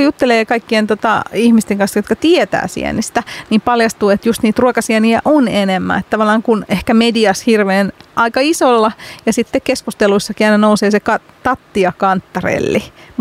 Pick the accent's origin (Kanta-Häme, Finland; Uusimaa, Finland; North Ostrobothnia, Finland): Uusimaa, Finland; Helsinki; no mä oon Helsingistä kotoisin